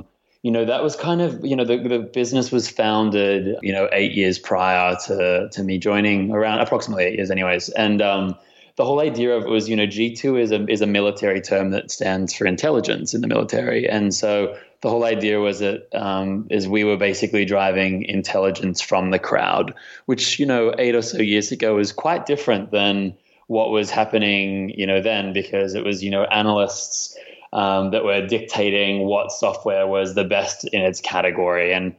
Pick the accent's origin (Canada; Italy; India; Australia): Australia; accent: Antipodean; now in United States; I'm from Australia originally, which people tell me my accent is actually starting to fade, which is making me really quite depressed. But I've only been living over here in the US for 2 years now.